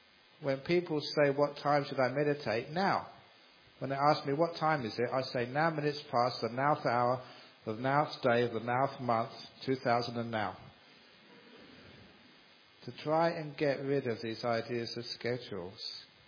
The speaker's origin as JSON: {"language": "English", "region": "London", "country": "United Kingdom", "tie": "born or raised there", "said": "As a young man, you know, growing up in London, it was in the 60s, used to see all these great concerts."}